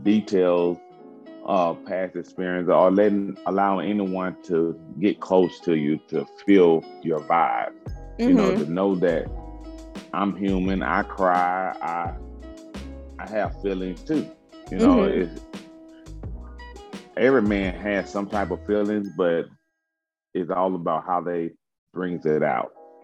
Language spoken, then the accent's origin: English; Mississippi, United States; growing up in Mississippi, you know, back then things was hard.